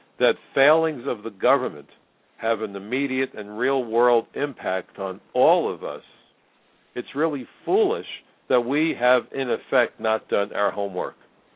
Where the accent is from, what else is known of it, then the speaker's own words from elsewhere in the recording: New York City, New York, United States; New York is my home. I was born and raised in New York.